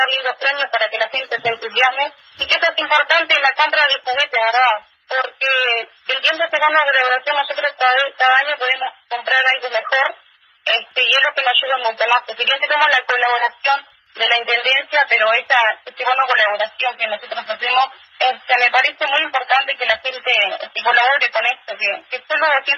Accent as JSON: {"language": "Spanish", "town": "Achar", "region": "Tacuarembó", "country": "Uruguay", "said": "somos mujeres ahí de Achar"}